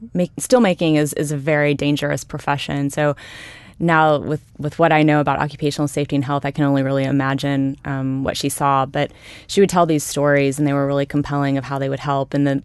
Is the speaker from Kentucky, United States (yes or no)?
yes; Ashland, Kentucky, United States; I grew up in a fairly small town in northeast Kentucky. And my mom and my dad raised me.